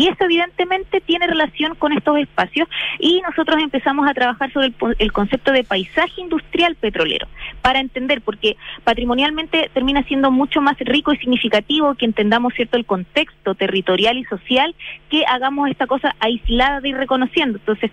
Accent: Santiago, Santiago Metropolitan Region, Chile; Pero en general nosotros somos santiaguinos, el equipo es santiaguino

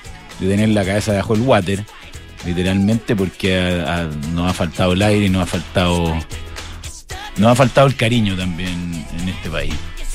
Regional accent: Chile; Todos somos chilenos, todos queremos vivir en el mismo país.

